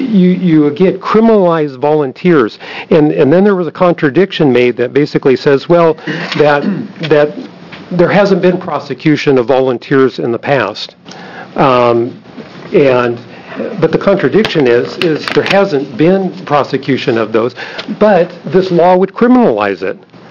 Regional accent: United States; I'm from Polk County, and I oppose 4016.

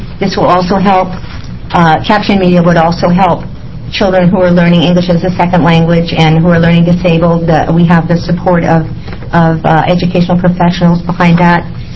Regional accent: Carlton, Oregon, United States; Chair Doyle and committee members … from Carlton.

